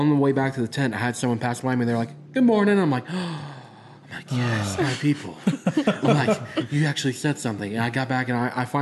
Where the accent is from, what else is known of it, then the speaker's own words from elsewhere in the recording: Illinois, United States; yeah, I'm from Southern Illinois.